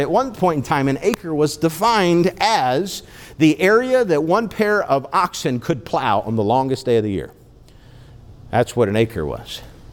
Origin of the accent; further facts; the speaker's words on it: China; I can remember as a young boy, growing up in China